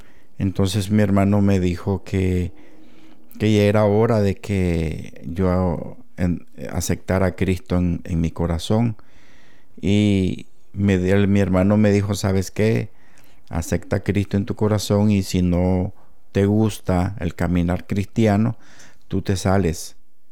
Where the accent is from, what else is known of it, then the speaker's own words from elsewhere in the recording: Managua, Nicaragua; moved away as an adult; soy de Managua, Nicaragua. Estoy aquí desde 1991, ya 30 años.